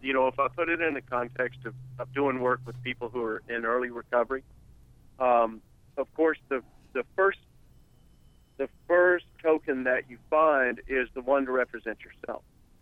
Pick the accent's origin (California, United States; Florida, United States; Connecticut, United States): Florida, United States; I'm from Florida, but since the late 70s, I have lived on a ranch outside of Nashville.